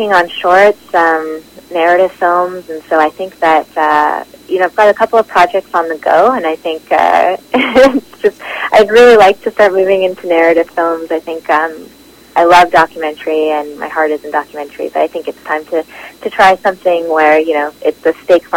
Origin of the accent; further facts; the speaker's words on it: Canada; being a Canadian, an Indo-Canadian